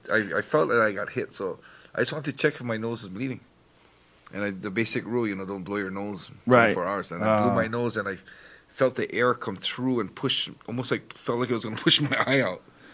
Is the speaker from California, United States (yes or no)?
no; Hawaii, United States; now in Japan; In Hawaii. Yeah.